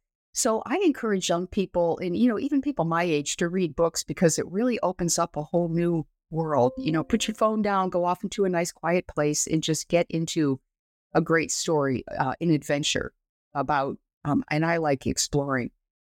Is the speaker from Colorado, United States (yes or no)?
no; Elmira, New York, United States; I started getting interested in flying, I think, because I grew up in Elmira, New York, which is the location of the National Soaring Museum.